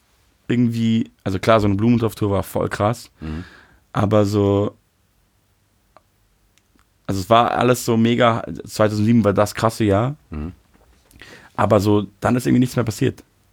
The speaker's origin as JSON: {"language": "German", "town": "Munich", "region": "Bavaria", "country": "Germany", "lives_now": "Berlin, Germany", "said": "ich bin ja Münchner so und rede Hochdeutsch"}